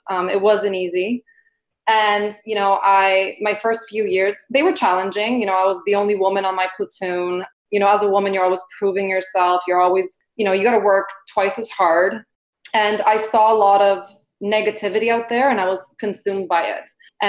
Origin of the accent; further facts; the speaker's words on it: Poland; English is a second language; now in Canada; I'm an immigrant. I came from Poland.